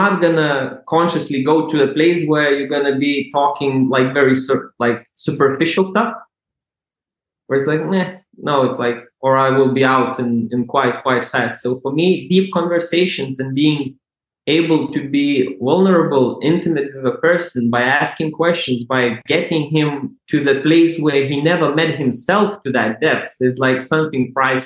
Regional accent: Lithuania; English is a second language; moved away; Like, because I come from Eastern Europe, from Lithuania. Like, when first I came, it was like, and there's too many thank yous.

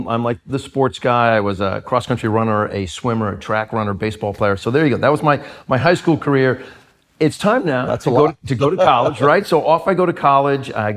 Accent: Connecticut, United States; Yeah, born and raised in Connecticut.

